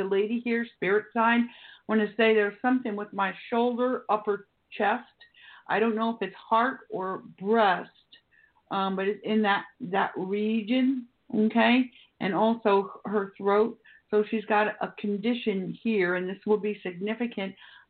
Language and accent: English; Ohio, United States; You know, I'm originally from Ohio, and I recognize, you know, like there's a lot of green foliage, and it reminds you of the place you came from